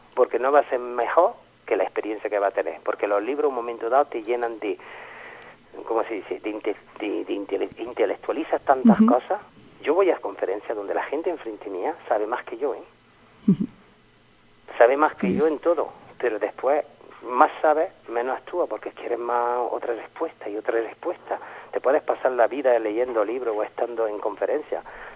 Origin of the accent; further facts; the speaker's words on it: Paris, Île-de-France, France; Spanish is a second language; que vengo yo de París y que no se encuentra lo que tenéis vosotros